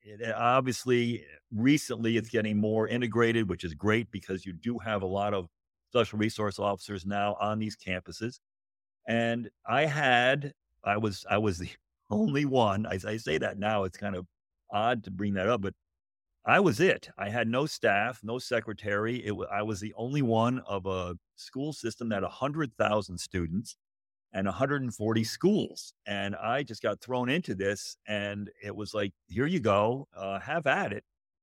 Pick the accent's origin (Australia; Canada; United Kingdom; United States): United States; Connecticut; My background, I grew up in Connecticut.